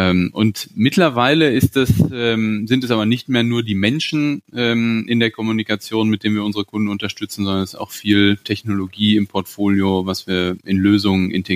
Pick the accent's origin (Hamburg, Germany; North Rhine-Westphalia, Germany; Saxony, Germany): North Rhine-Westphalia, Germany; Gütersloh; Ich bin eben auch in Gütersloh aufgewachsen.